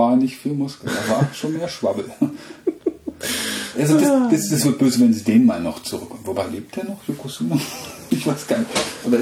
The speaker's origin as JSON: {"language": "German", "region": "eastern Germany", "country": "Germany", "said": "bin ja ein Kind des Ostens und als dann die Mauer aufging"}